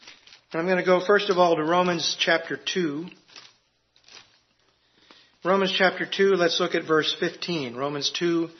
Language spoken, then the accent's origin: English; Springfield, Oregon, United States; I grew up on the West Coast, Springfield, Oregon. I lived on a major flyway for a lot of these migratory birds.